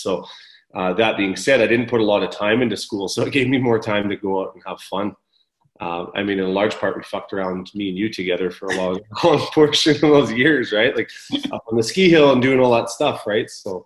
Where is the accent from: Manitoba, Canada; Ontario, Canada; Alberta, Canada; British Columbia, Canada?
British Columbia, Canada; Smithers; also born or lived in Houston; Well, I lived in Houston until I was seven, right? Yeah, seven, and then I moved to Smithers between grade two and grade three.